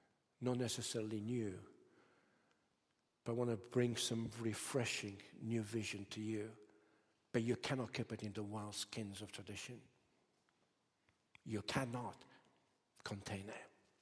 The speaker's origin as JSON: {"language": "English", "country": "Romania", "tie": "born or raised there", "said": "I grew up in Romania."}